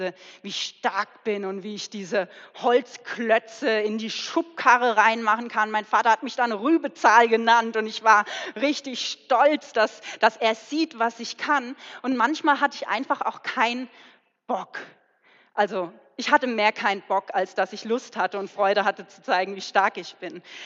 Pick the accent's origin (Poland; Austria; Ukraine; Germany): Germany; Neunkirchen, Baden-Württemberg; Ich bin in Neunkirchen aufgewachsen. Das ist in der Nähe von Mosbach, dort, wo auch die OM-Mühle steht.